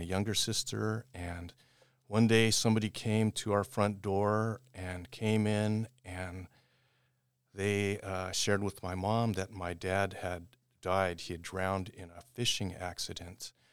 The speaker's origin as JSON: {"language": "English", "town": "Oakland", "region": "California", "country": "United States", "tie": "born or raised there", "said": "I grew up born in Oakland, California."}